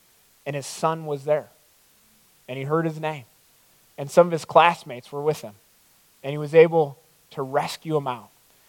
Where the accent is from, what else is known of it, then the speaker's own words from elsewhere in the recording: Strongsville, Ohio, United States; I grew up in Strongsville. That was my old stomping grounds. And that was home.